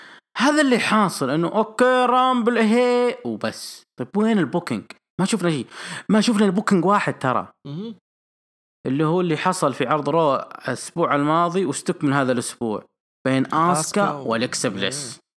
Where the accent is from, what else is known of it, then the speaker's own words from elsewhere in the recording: Al-Qassim, Saudi Arabia; سمي عندنا بالقصيم